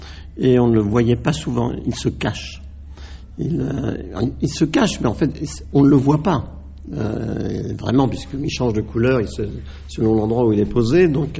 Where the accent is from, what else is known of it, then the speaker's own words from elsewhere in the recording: Grand Est, France; je rentrais chez moi en Champagne